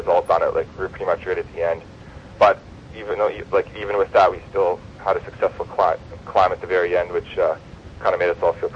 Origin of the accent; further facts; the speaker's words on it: Prince Albert, Saskatchewan, Canada; I'm from Prince Albert, Saskatchewan. It's an hour and a half north of Saskatoon here. I grew up on a farm